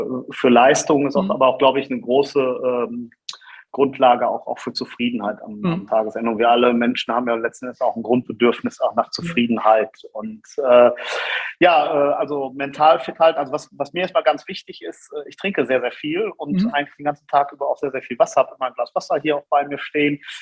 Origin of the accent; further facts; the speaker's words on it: North Rhine-Westphalia, Germany; in meiner Heimat im Sauerland